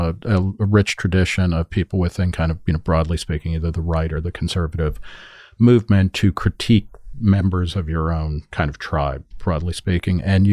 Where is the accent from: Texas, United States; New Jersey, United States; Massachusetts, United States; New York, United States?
New Jersey, United States; I mean, I grew up in New Jersey